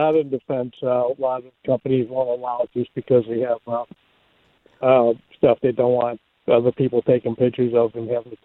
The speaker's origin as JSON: {"language": "English", "town": "Waterbury", "region": "Connecticut", "country": "United States", "said": "It seems like, I'm from Waterbury."}